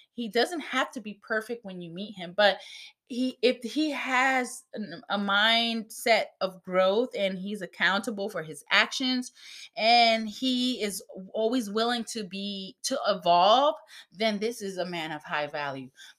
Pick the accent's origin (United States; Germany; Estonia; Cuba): Cuba; English is a second language; And excuse my accent. I'm Cuban, and sometimes I can't say certain words